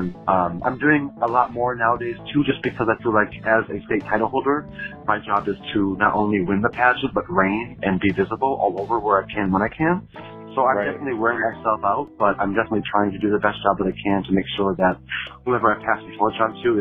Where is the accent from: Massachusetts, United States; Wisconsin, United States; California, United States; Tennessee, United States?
Wisconsin, United States; Stevens Point; I did a show in Stevens Point a few weeks ago back in my hometown.